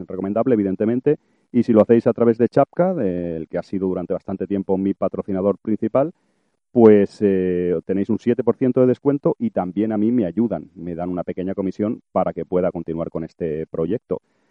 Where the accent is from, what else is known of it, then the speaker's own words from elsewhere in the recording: Barcelona, Catalonia, Spain; el clima es bastante parecido, pues, de donde yo vengo, ¿no? De Barcelona